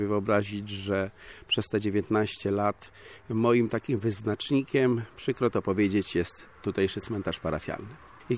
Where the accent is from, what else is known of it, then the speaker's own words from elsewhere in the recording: Sitaniec, Lublin Voivodeship, Poland; ja pochodzę w ogóle z Sitańca, więc z sąsiedniej parafii, a mieszkam też w Sitańcu